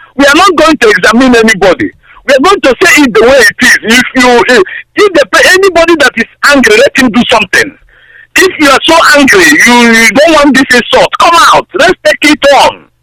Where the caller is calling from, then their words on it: Dublin, Leinster, Ireland; I'm calling from Dublin, Ireland.